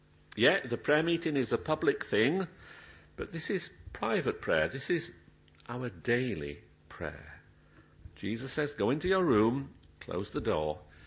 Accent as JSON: {"language": "English", "region": "Yorkshire and the Humber", "country": "United Kingdom", "tie": "born or raised there", "said": "when I was brought up in South Yorkshire"}